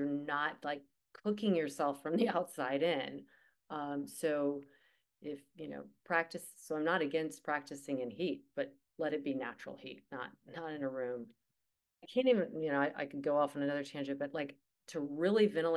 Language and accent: English; North Carolina, United States; because I'm from North Carolina and I practiced outside when it's 95 degrees and 100.